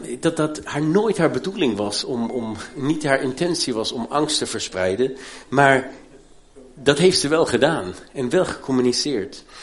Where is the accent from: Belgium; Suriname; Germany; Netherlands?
Germany; maar ik ben in Duitsland opgegroeid